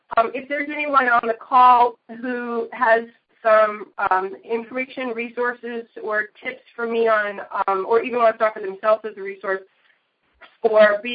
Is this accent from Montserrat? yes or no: no; New England, United States; also born or lived in Connecticut / Rhode Island / Massachusetts; I'm from New England, predominantly Connecticut, Rhode Island, and South Shore of Boston area.